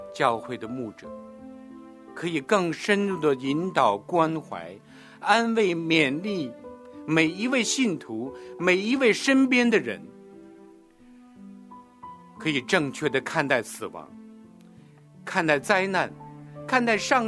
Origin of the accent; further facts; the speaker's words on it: Wuhan, Hubei, China; 以前我一直不爱这个城市，我不喜欢这里的人情世故，甚至我不会说我是武汉人。